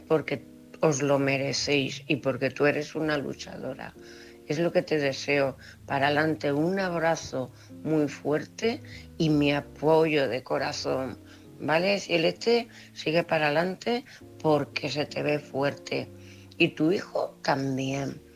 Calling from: Cuenca, Castilla-La Mancha, Spain; de Cuenca, corresponsal.

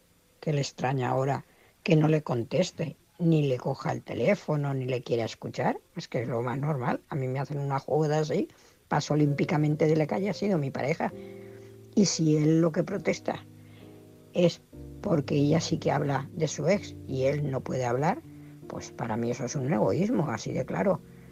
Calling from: Valencia, Valencian Community, Spain; de Valencia.

